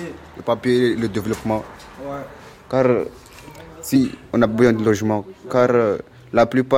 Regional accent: Mayotte, France; born there; Mais moi, je suis né à Mayotte, du coup, je me considère comme l'un des leurs.

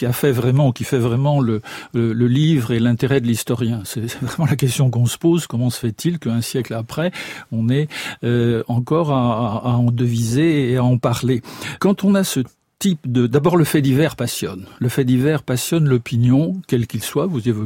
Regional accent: Brittany, France; je le dis en tant que Breton

